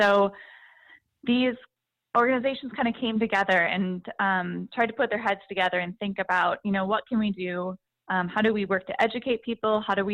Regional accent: Wisconsin, United States; Yeah, so I grew up in northern Wisconsin, north of Eau Claire, and I just always loved being outside.

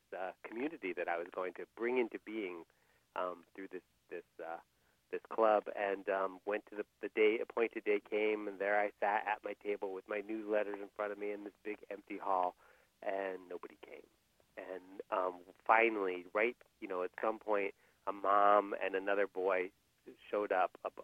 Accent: Columbia, Maryland, United States; I got this brilliant idea that I was going to start a comic book club in the town that I grew up in Columbia, Maryland.

